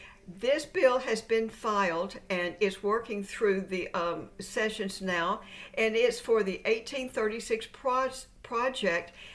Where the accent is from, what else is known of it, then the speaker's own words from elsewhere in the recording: Tennessee, United States; Representative Mark Green, a Republican from Tennessee, my home state, has introduced a bill to ban CRT in military service academies.